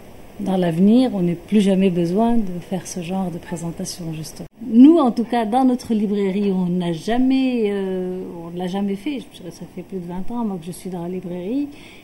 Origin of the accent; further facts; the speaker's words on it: Tunisia; On est musulman, on est tunisien. On est maghrébin, on est méditerranéen